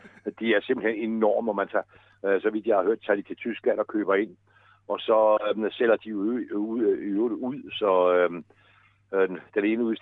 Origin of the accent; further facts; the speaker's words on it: Copenhagen, Capital Region of Denmark, Denmark; Jeg er jo københavner, og jeg er byhistoriker, så jeg er medlem af Københavns Borgerrepræsentation. Og så bor jeg selv inde i Pisserandekvarteret, og ikke ret langt fra centralhjørnet.